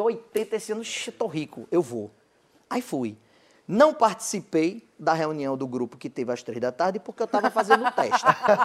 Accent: Cajazeiras, Paraíba, Brazil; eu sou de Cajazeiras, que é interior da Paraíba

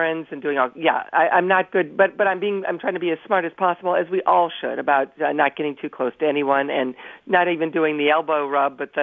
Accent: Ohio, United States; Well, my home state of Ohio and so many others could send people

